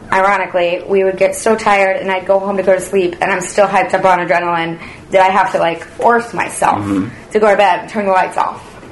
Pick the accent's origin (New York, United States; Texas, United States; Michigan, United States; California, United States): Texas, United States; The Woodlands; Just north of Houston, the Woodlands.